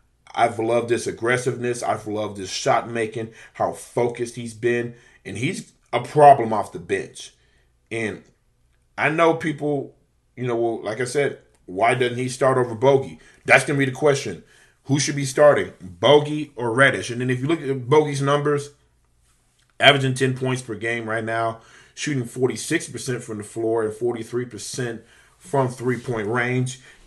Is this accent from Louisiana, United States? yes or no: yes; Louisiana, United States; You guys know I'm from Louisiana. I do love my Pelicans.